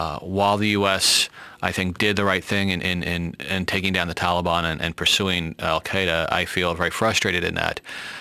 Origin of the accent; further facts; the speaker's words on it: United States; But I feel very frustrated as an American to see all that political capital tossed aside by this administration.